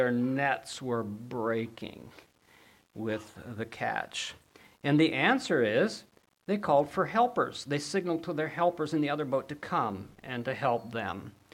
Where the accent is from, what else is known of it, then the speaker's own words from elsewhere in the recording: Brooklyn, New York, United States; Oh, okay. I'm from Brooklyn, right?